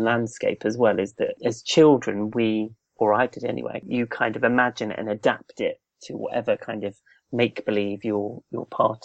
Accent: East of England, United Kingdom; growing up in Norfolk, I was very close to the sea

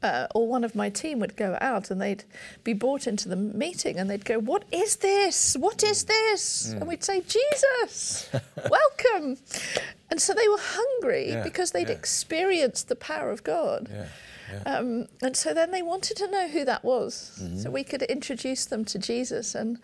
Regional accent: Burundi; I'm a missionary kid. And I grew up in Burundi.

